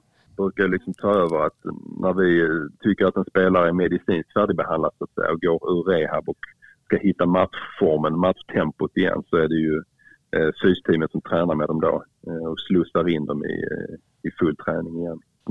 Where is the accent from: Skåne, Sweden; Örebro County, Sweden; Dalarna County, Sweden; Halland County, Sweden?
Skåne, Sweden; Furulund; Hemma i Kävlinge, Furlund där jag växte upp.